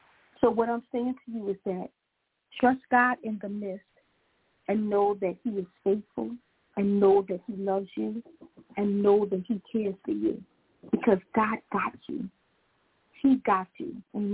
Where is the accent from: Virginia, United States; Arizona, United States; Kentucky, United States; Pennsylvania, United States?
Pennsylvania, United States; Philadelphia; and I know I'm from Philly, and I love it